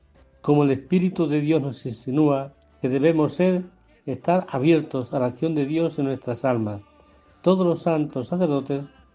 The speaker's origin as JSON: {"language": "Spanish", "town": "Villahermosa", "region": "Castilla-La Mancha", "country": "Spain", "tie": "born or raised there", "said": "Mi patria chica es Villahermosa."}